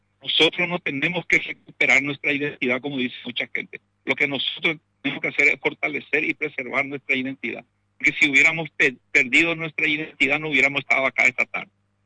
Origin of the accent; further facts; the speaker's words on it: Pilar, Ñeembucú, Paraguay; moved away as an adult; yo soy de Pilar. Yo vine a estudiar periodismo para ser locutor de ZP12 y lamentablemente me quedé por acá